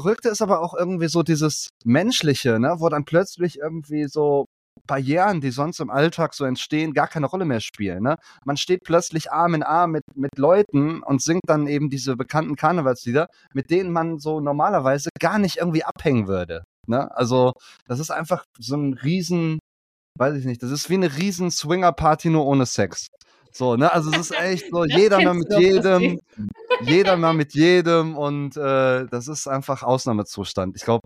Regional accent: Kerpen-Horrem, North Rhine-Westphalia, Germany; So zum Beispiel aus meinem Heimatdorf Kerpenhorrem, ne? Das ist so am Rande von Köln, so 15 Minuten entfernt, ne?

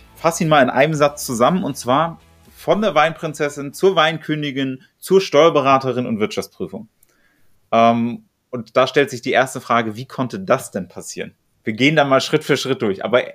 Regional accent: Schleswig-Holstein, Germany; also born or lived in Berlin; Ich komme aus Norddeutschland, also geboren Berlin, aber Schleswig-Holstein.

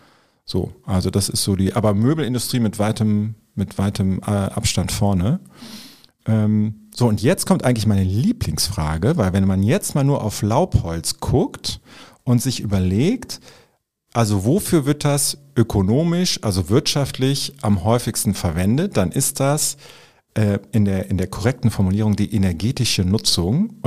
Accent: Eifel, Germany; now in Cologne, Germany; weil ich bin in der Eifel groß geworden und da ist das so natürlicher Lebensraum, ne?

